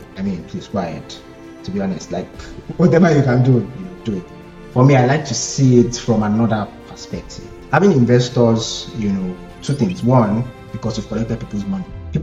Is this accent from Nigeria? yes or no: yes; Nigeria; As a Nigerian or as a Nigerian business owner, you don't have the luxury to do just one thing.